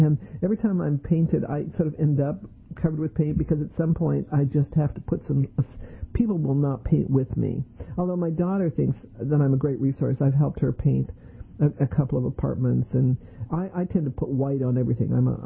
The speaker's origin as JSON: {"language": "English", "town": "Denver", "region": "Colorado", "country": "United States", "tie": "born or raised there", "also_born_or_lived": "New Orleans", "said": "I grew up in New Orleans, or I was born in New Orleans, grew up in Denver, so I didn't know from cobblestones."}